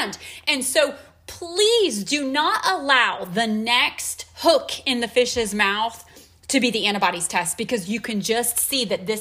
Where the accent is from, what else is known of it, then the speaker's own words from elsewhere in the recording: United States; Because I am an American and I have inalienable constitutional rights